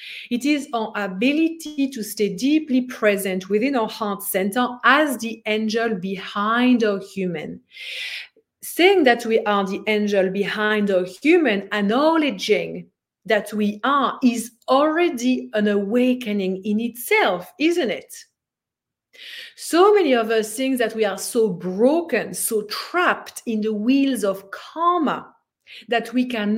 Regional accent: Brussels, Brussels-Capital Region, Belgium; I was just walking down the street in Brussels, my hometown in Belgium, just, you know, like just doing my thing, walking down the street.

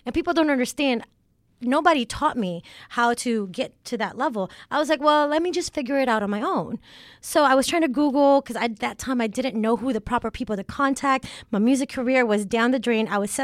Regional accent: Philippines; Yes, I grew up in the Philippines.

